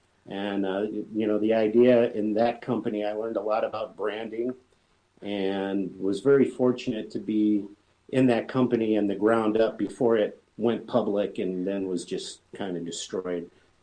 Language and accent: English; Cleveland, Ohio, United States; Well, I'm a native Cleveland, Ohioan, which would explain my accent and my voice for radio, they tell me. And I'm the youngest of three kids.